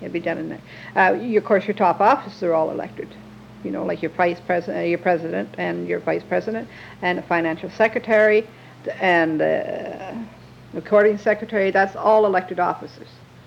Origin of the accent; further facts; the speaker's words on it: Canada; You see, we're Canadian, and we have different feelings, really.